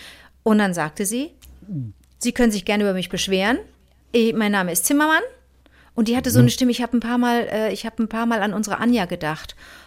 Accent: North Rhine-Westphalia, Germany; wie bei uns im Ruhrgebiet.

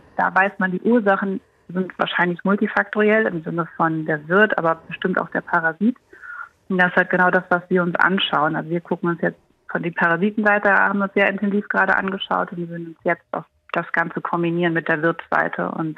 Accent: Germany; aber zum Beispiel jetzt für uns als Deutsche zum Reisen ist das total sinnbefreit.

